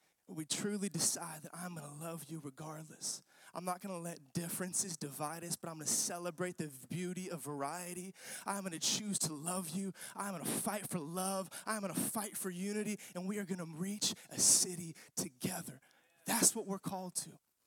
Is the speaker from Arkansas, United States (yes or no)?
yes; Arkansas, United States; I'm from Arkansas, but not that Arkansas.